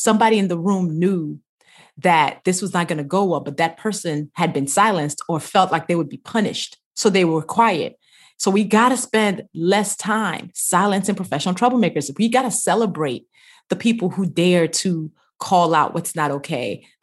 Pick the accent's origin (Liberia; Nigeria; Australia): Nigeria; Yes, we lived in a big family house with my grandmother. My cousins would come over on holidays.